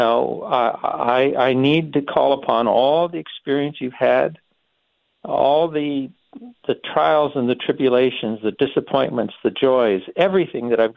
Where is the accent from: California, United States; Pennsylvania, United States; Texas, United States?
California, United States; Los Angeles; as a little Mexican kid growing up in East LA, who wanted nothing more than to become a scientist